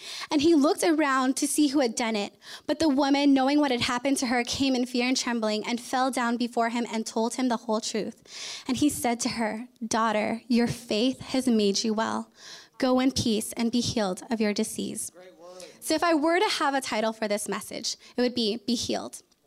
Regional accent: Imperial Beach, California, United States; also born or lived in Hawaii; A little bit about me. I was born in Hawaii, which is why he yelled Moana. And I was raised in Imperial Beach.

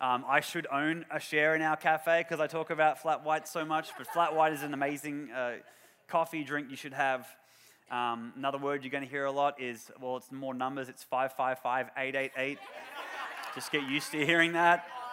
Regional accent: Australia; accent: Australian; God, I pray that I will speak clearly with my Australian accent.

